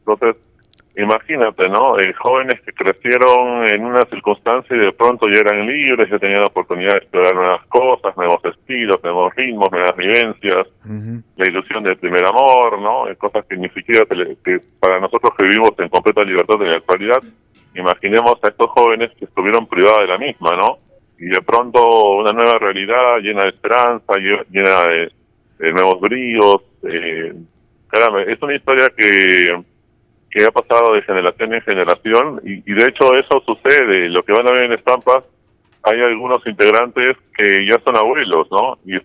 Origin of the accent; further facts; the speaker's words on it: Peru; Y nosotros, pues, como buenos peruanos, fuimos haciendo innovaciones al respecto